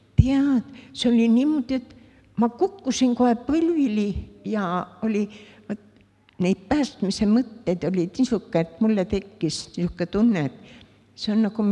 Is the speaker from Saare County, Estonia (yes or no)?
no; Tallinn, Harju County, Estonia; born there; Vanustan palju, 84. Sündinud olen Tallinnas.